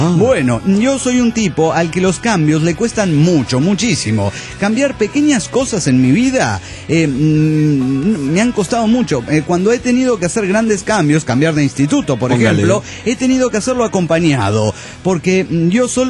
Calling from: Cabo San Lucas, Baja California Sur, Mexico; Hola, ¿qué tal, amigo? … de Cabo San Lucas, México.

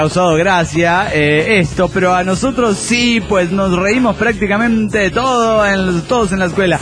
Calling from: Santa Clara, California, United States; Soy el chico de Santa Clara, California.

